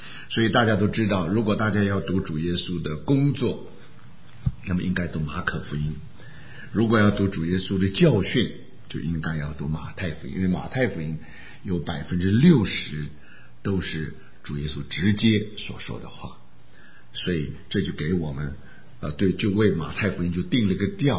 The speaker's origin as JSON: {"language": "Chinese", "country": "China", "said": "尤其是我们中国人，根本不是我们中国人都知道是十足的外邦人"}